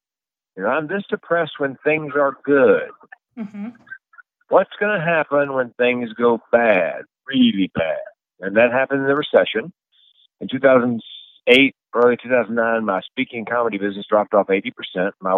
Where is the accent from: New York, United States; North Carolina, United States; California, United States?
North Carolina, United States; Raleigh; Came off the road to some radio back in Raleigh, my hometown, North Carolina.